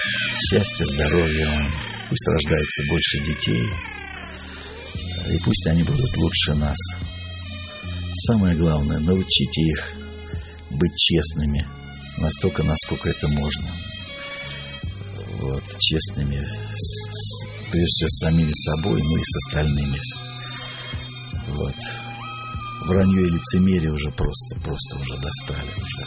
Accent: Far East, Russia; born there; Я сам родился на Дальнем Востоке.

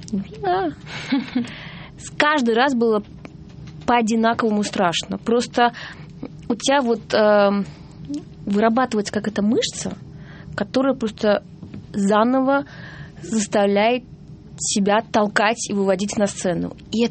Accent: Georgia; у меня есть и грузинское гражданство, и российское гражданство, и в первую очередь я грузинка.

